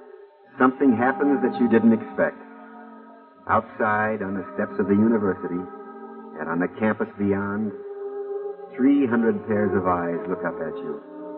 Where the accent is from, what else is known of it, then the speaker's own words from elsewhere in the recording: Starkville, Mississippi, United States; I'm a Southerner, Ruth. Starkville, Mississippi's my hometown. They say it takes a little while for Southerners to get started, but once we start...